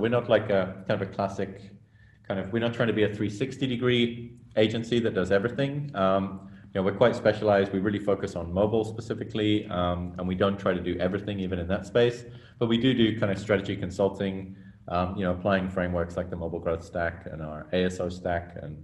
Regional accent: England, United Kingdom; accent: international; I'm from England, but my accent might not make that super clear because it's kind of morphed over the years into something a little bit more international sounding.

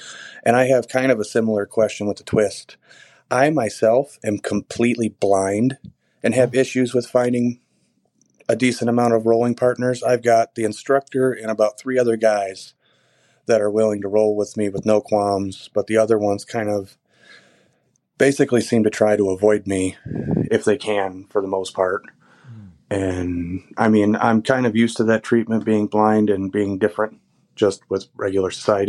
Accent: Illinois, United States; I'm from Central Illinois over in the US.

